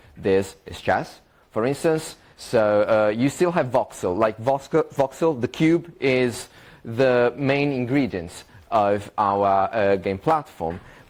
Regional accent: Italy; I'm from Italy.

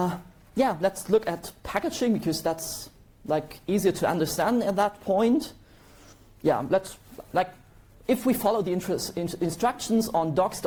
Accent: France; English is a second language; I am from France.

